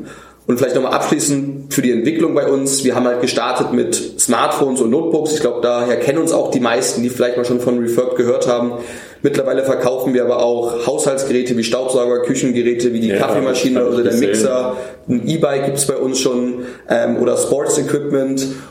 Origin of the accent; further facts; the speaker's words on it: Hamburg, Germany; moved away as an adult; also born or lived in Australia / Shanghai / London; now in Munich, Germany; Ich bin einer der Gründer von Refurbed, komme ursprünglich aus Hamburg oder bin gebürtiger Hamburger. Dann hat es mich nach meinem Schulabschluss viel ins Ausland verschlagen. Ich habe in Australien gelebt, in Shanghai in China gelebt, in London in England gelebt